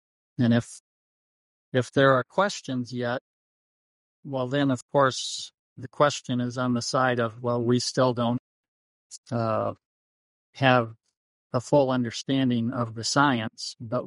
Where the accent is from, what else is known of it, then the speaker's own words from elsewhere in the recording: Mexico; growing up in Mexico, it was not an issue while I was on the mission field